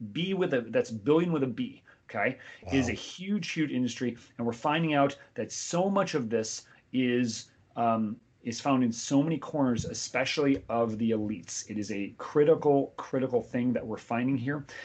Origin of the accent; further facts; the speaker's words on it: Cleveland, Ohio, United States; I'm from Cleveland